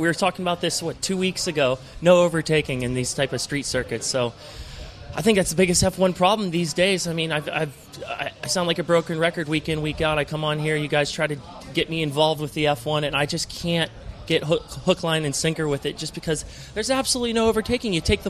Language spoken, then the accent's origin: English; United States; now in Dubai, United Arab Emirates; Lots heading on back in my hometown, my home country of US of A.